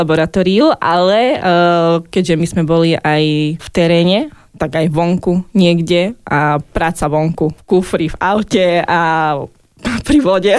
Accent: Košice, Košice Region, Slovakia; pochádzam z obyčajnej romskej rodiny. Rodičia pochádzajú z dedinky Mníšek nad Telcom, ale po mojom narodení sa presťahovali do Košic, keďže otec tu pracoval a už tu žijeme nejakých 34 rokov.

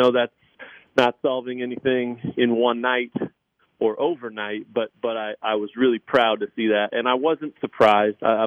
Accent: Lawrence, Kansas, United States; I was incredibly proud of my hometown and the way the protests went down here in Lawrence, Kansas

